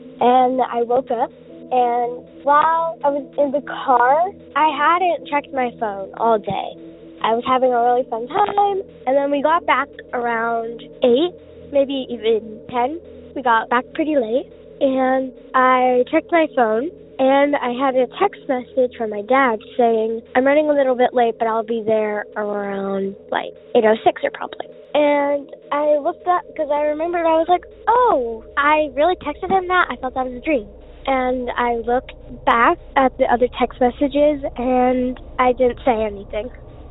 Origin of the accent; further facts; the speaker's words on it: California, United States; I'm from Southern California.